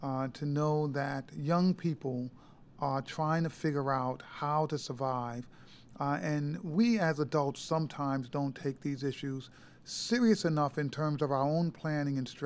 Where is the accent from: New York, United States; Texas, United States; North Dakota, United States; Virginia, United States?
New York, United States; New York City; You know, where I was growing up, race was not a factor.